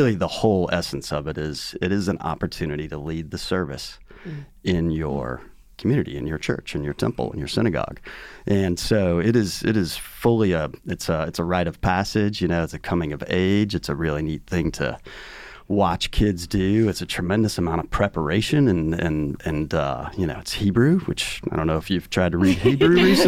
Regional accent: Kansas City, Missouri, United States; So I grew up in Kansas City and in a really strong faith-based family, Christian faith family.

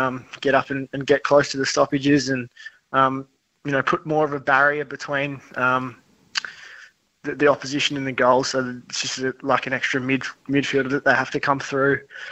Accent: Melbourne, Victoria, Australia; I grew up in Surry Hills, so just inner eastern suburbs.

